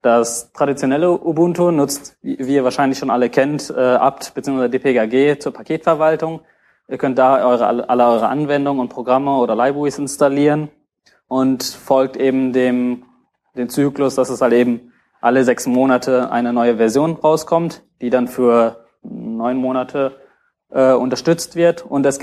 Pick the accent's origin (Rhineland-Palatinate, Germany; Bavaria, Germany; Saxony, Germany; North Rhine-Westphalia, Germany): North Rhine-Westphalia, Germany; Castrop-Rauxel; Ich komme aus der Stadt Castrop-Rauxel bei Dortmund, falls es irgendwer kennt.